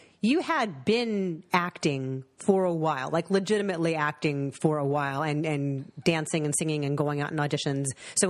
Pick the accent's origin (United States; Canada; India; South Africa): United States; Woodland Hills, California; We grew up in Woodland Hills, California, in the San Fernando Valley, way, way far west valley, like almost Calabasas.